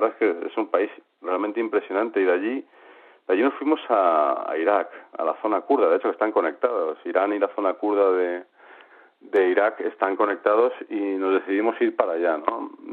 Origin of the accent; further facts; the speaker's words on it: Las Palmas, Canary Islands, Spain; born there; yo es que soy africano, claro, yo nací en Las Palmas. Geográficamente soy africano